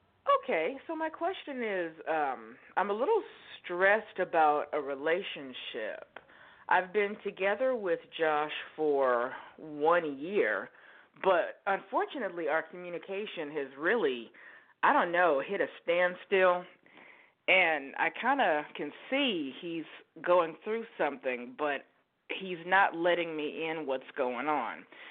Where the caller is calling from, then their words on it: Oregon, United States; in Oregon.